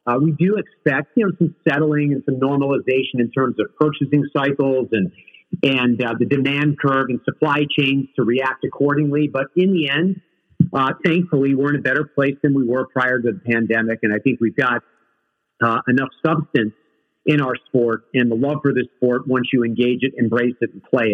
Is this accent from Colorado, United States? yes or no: no; Connecticut, United States; I grew up in Central Connecticut. I did not grow up in a family of golfers.